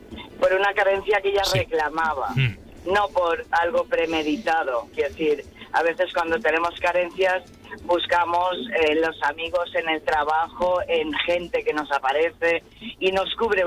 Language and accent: Spanish; Balearic Islands, Spain; De Mallorca.